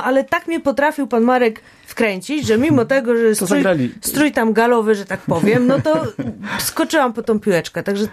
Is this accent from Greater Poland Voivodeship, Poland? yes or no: no; Świnoujście, West Pomeranian Voivodeship, Poland; musimy my, Świnoujścianie, mieć tą imprezę co roku.